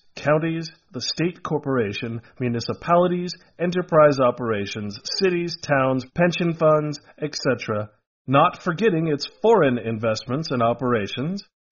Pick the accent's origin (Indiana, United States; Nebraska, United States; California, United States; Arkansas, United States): California, United States; Sacramento; Which corporation do you live in? Ah, there's Sacramento, my hometown. So let's use California as our example state.